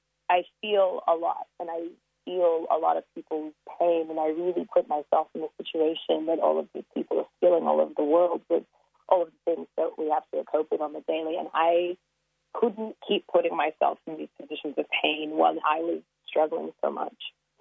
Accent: Tanzania; now in Sydney, Australia; My home country of Tanzania, it's illegal to be gay there.

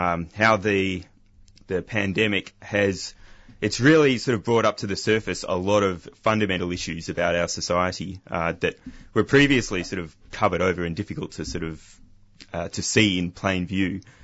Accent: Australia; It's obviously, we're far away from a lot of other countries, and we're formerly a British colony, which is pretty much the exact other side of the world, and we really feel that.

